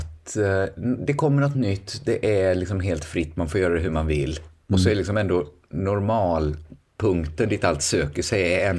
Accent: Västra Götaland County, Sweden; accent: Västgötska; Så jag kommer ju kanske ha det lilla, få den liksom lilla roligheten då att mina barn pratar stockholm. Jag tycker inte de pratar någon dialekt egentligen. Men jag är rätt säker på att de inte kommer prata västgötska.

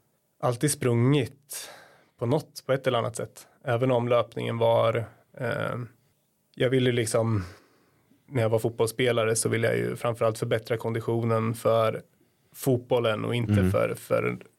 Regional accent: Hallsberg, Örebro County, Sweden; jag är uppvuxen i Hallsberg och höll på med alla möjliga idrotter som liten.

